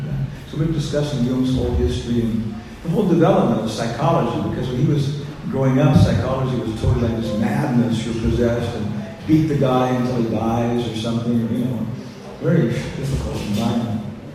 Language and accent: English; Arizona, United States; also born or lived in Guam; I was born on Guam, in the Marianas Islands, and I left there when I was this big or something. Grew up in Southwest Arizona, California